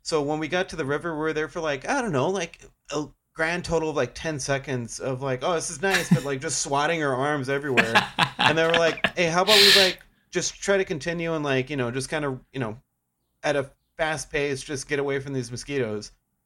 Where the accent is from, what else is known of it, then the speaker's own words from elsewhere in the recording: Texas, United States; I think the only thing comparable to it I've ever seen is where we grew up in Texas, right?